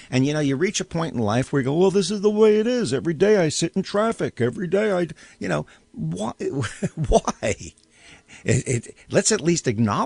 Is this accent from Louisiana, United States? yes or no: no; Long Island, New York, United States; I grew up on Long Island where we had surfboards on our cars but never went surfing because there was no place that allowed it.